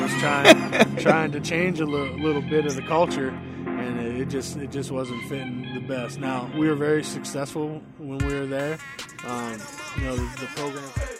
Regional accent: Union City, Pennsylvania, United States; Well, I grew up in Union City, Pennsylvania. It's a small town just outside of Erie, just off Lake Erie.

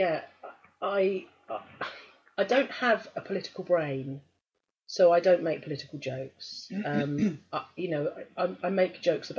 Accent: South East England, United Kingdom; accent: Sussex; Yeah, I did a walk, again, my Sussex accent, walk.

